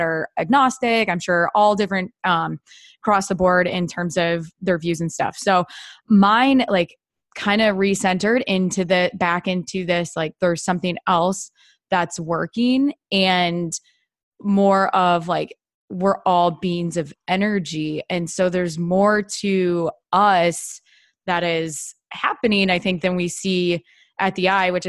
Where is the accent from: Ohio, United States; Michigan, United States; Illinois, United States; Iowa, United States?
Iowa, United States; My family, we grew up in Iowa, as you know, because of my birth chart.